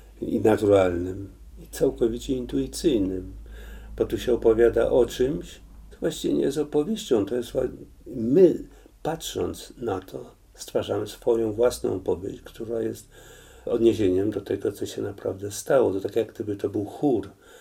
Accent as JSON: {"language": "Polish", "town": "Kraków", "region": "Lesser Poland", "country": "Poland", "tie": "born or raised there", "said": "No, wychowałem się w Krakowie"}